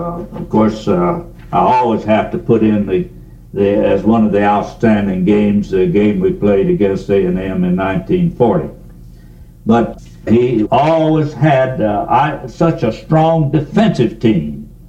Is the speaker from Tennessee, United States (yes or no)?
yes; Tennessee, United States; Now, I'm from Tennessee, but I'm from East Tennessee. And Wilbur, when you're from Tennessee, you've got to always say whether you're from West or Middle or East, because hey, they're divided.